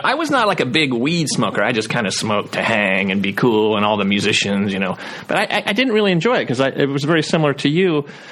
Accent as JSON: {"language": "English", "town": "Richmond", "region": "California", "country": "United States", "tie": "born or raised there", "said": "I was born in Richmond, Pinole, El Sobrante, which is Northeast Bay, mm-hmm, San Francisco area. I mean, it's basically all blue collar."}